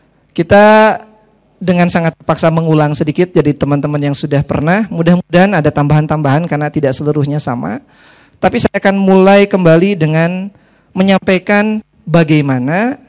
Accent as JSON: {"language": "Indonesian", "town": "Sukabumi", "region": "West Java", "country": "Indonesia", "tie": "born there", "lives_now": "Bekasi, Indonesia", "said": "Saya lahir di Sukabumi. Saya mengenyam pendidikan di Teknik Elektro UI, tinggal di Bekasi"}